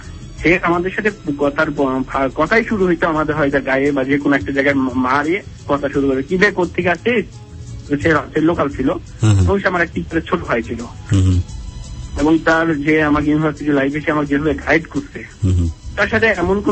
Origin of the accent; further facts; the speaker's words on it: Rajshahi, Rajshahi Division, Bangladesh; এদিকে পদ্মারপাড় গেলছি, ওখানে তো সারা জীবন থেকেছি।